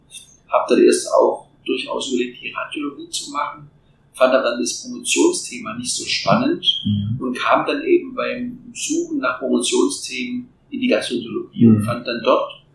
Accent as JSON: {"language": "German", "town": "Nürtingen", "region": "Baden-Württemberg", "country": "Germany", "tie": "born or raised there", "said": "bin ich erstmal in meinen Heimatort in Nürtingen"}